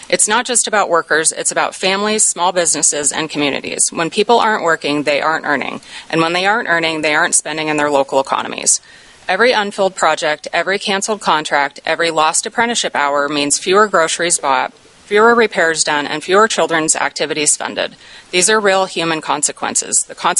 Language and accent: English; Anchorage, Alaska, United States; now in Eagle River, United States; I'm a lifelong Alaskan, and I grew up in South Anchorage, and I've made Eagle River my home for the last decade.